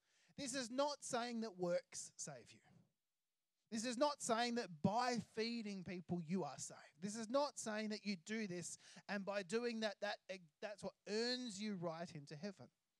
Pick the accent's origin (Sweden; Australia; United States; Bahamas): Australia; Now, I love being Australian.